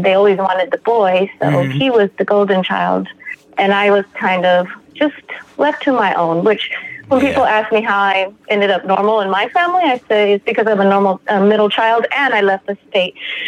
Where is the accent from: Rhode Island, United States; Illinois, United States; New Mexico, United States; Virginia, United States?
New Mexico, United States; Originally from New Mexico.